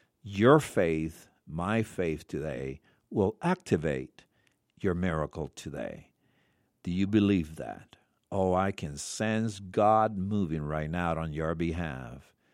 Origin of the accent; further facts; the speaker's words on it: Argentina; I'm from Argentina myself.